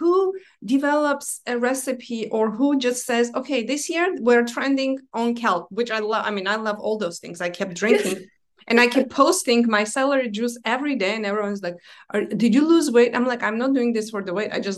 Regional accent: Armenia; now in United States; For me, like growing up in Armenia

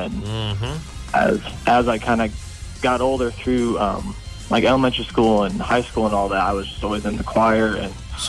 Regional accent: New Paris, Indiana, United States; moved away as an adult; now in Nashville, United States; Yeah, so I grew up in New Paris, Indiana, which is just, you know, about 45 minutes or so outside of South Bend.

